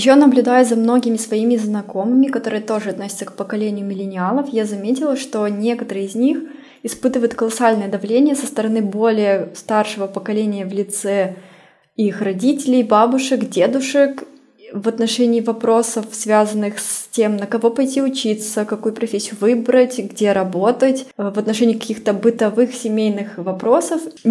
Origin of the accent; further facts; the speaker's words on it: Belarus; moved away as an adult; now in Dubai, United Arab Emirates; мне 30 лет, и я фотограф. Уже 6-й год я живу в солнечном Дубае, куда мы переехали вместе с мужем из Беларуси.